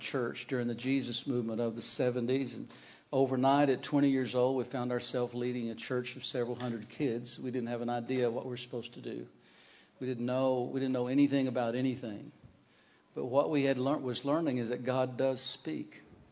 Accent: Arkansas, United States; That really is the truth. I don't know what my mom was thinking, but I'm from Arkansas, which is in the southern part of the United States.

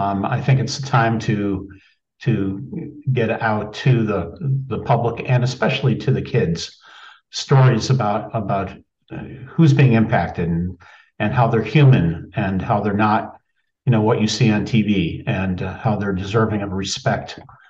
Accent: Buffalo, New York, United States; And, I grew up in Buffalo.

